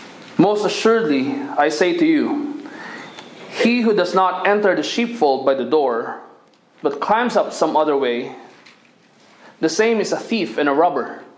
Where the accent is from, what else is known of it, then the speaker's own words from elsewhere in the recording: Philippines; now in United States; before I go back to my home country in the Philippines.